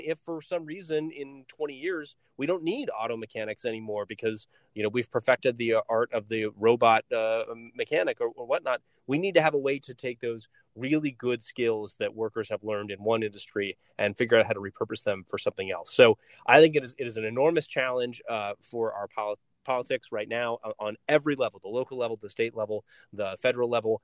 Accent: Oregon, United States; I grew up in Oregon, which is actually where I am right now covering the forest fires. But I grew up in Oregon in a timber town

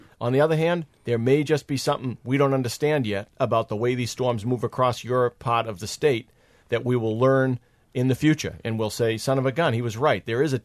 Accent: Massachusetts, United States; When I was a little kid, I was growing up in Massachusetts, and I loved snowstorms.

